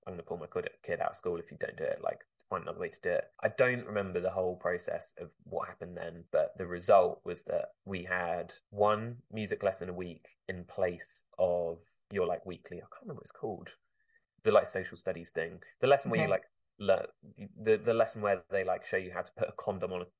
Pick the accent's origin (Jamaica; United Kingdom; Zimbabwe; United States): United Kingdom; Basingstoke, South East England; Basingstoke is for the most part just like a commuter town, really. It's kind of like halfway between London and the South Coast. You know, if you head towards Southampton, Portsmouth.